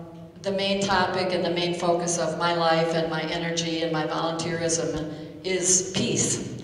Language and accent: English; Lansing, Michigan, United States; Hi, everyone. … I'm from the Lansing community. I'm not associated with Michigan State University.